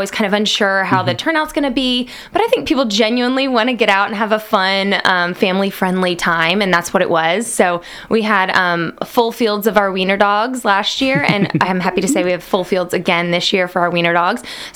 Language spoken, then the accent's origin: English; Houston, Texas, United States; now in Lexington, United States; I'm originally from Houston, Texas. Cool. Made my way up to Lexington about 4 years ago.